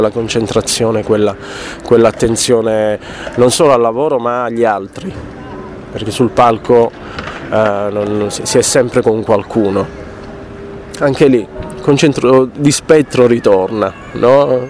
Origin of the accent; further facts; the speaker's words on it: Turin, Piedmont, Italy; adesso io posso ricapitare o ripercorrere da torinese